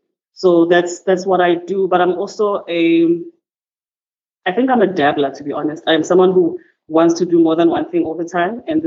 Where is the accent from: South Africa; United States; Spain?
South Africa; Cape Town, Western Cape; from Cape Town, who was born and bred in Cape Town, but I've worked in Johannesburg